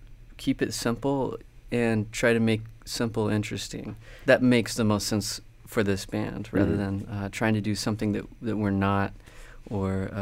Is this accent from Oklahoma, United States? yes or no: yes; Oklahoma, United States; Where I grew up in Oklahoma, I was listening to a lot of Top 40